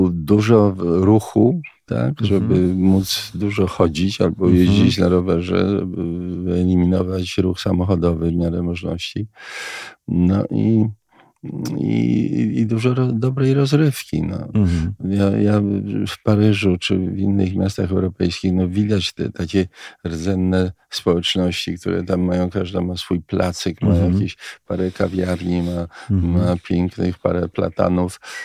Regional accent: Warsaw, Masovian Voivodeship, Poland; No jak ja dorastałem w Warszawie, no to było właściwie morze gruzów.

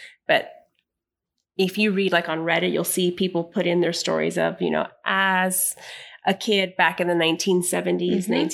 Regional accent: San Jose, California, United States; So I'm going to be talking about a lore that came from a city where I grew up in San Jose, California.

